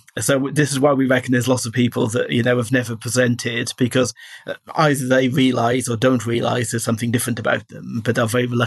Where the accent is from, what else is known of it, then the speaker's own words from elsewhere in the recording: Wales, United Kingdom; I'm originally from South Wales, and in 60 years ago when I was growing up, people were generally quite on the short side.